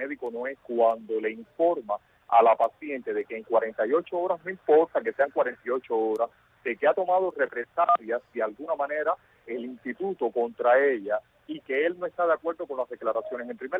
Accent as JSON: {"language": "Spanish", "country": "Cuba", "moved": "yes", "said": "los cubanos de allá y los cubanos de aquí"}